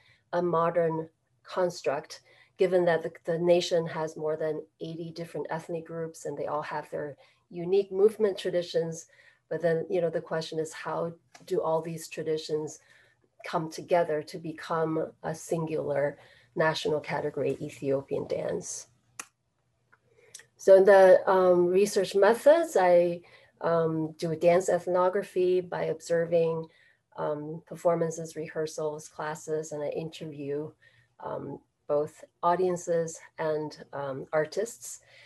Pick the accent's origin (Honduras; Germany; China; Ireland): China; now in United States; I grew up in China, always dreamt of dancing, but I didn't start dancing until I came to Minnesota